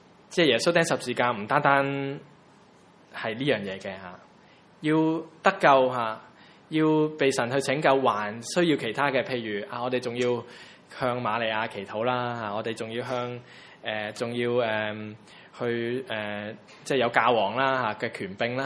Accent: China; 我们中国人又说哪有这么大只蛤乸随街跳啊

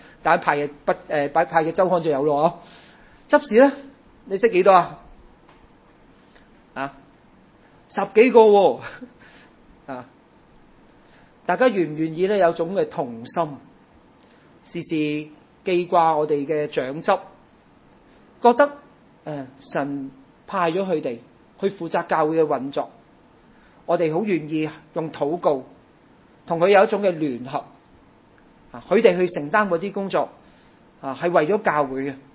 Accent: China; 我们中国人都有句说话，家和万事兴。

